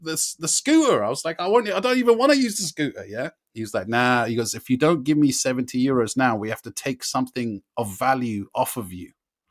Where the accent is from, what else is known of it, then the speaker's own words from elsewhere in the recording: England, United Kingdom; I was like, I'm sorry, I'm English.